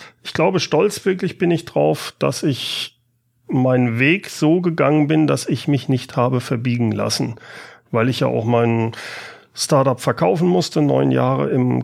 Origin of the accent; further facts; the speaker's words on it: Karlsruhe, Baden-Württemberg, Germany; born there; also born or lived in Siegen; now in Aachen, Germany; ich bin in Karlsruhe geboren, habe dann in Siegen gelebt und bin seit dem Studium in Aachen. Aber ich fühle mich als Aachener.